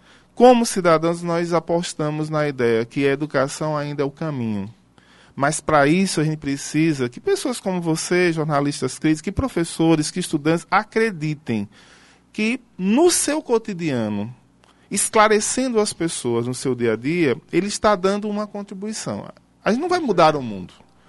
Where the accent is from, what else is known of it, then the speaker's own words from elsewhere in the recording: Sergipe, Brazil; Eu sou sergipano